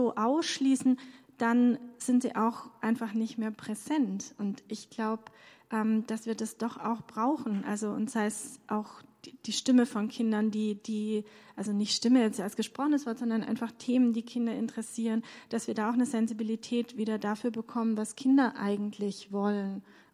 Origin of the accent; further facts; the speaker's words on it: Stuttgart, Baden-Württemberg, Germany; Ich komme aus Stuttgart, das hört man wahrscheinlich